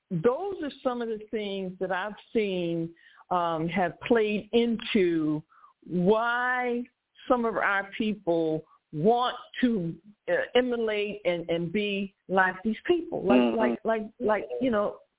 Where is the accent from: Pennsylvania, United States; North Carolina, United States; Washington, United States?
Pennsylvania, United States; Philadelphia; because I'm from Philly